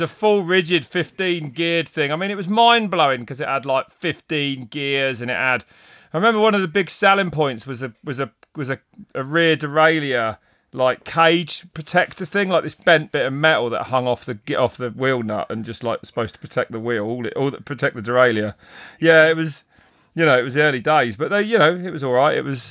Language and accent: English; Henley-on-Thames, South East England, United Kingdom; also born or lived in Reading; No, mate. I was born in Reading. Reading's the ghetto. I'm from Henley-on-Thames, the posh bit.